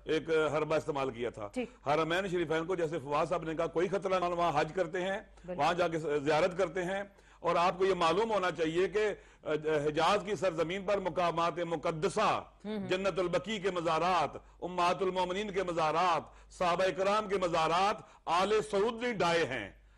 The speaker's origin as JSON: {"language": "Urdu", "country": "Pakistan", "said": "ہم پہلے پاکستانی ہیں, ہمارا وطن پاکستان ہے"}